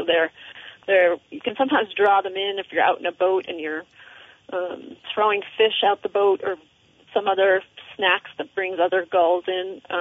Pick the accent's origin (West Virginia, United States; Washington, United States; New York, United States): New York, United States; New York City; believe it or not, I grew up in New York City.